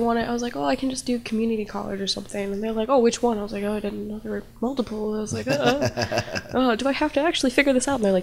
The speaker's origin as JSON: {"language": "English", "town": "Chicago", "region": "Illinois", "country": "United States", "said": "And like, we're from Chicago."}